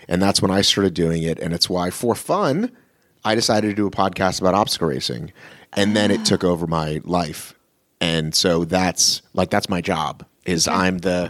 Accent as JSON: {"language": "English", "town": "Marietta", "region": "Georgia", "country": "United States", "tie": "born or raised there", "said": "So I grew up in Marietta."}